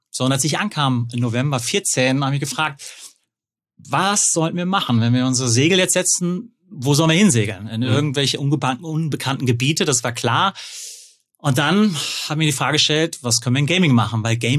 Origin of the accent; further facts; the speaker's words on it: North Rhine-Westphalia, Germany; now in Munich, Germany; Geboren und aufgewachsen am Niederrhein, Hüxe, und lebe jetzt in München.